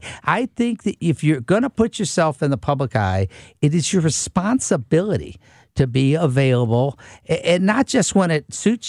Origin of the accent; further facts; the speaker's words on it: St. Louis County, Missouri, United States; We're both from St. Louis County. Both went for Mizzou.